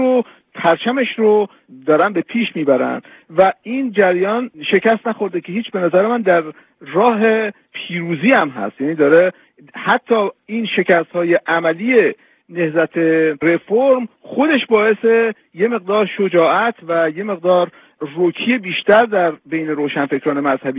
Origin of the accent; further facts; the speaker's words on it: Iran; و به عنوان یک ایرانی آرزوی من هستش که این امکان پذیر باشه.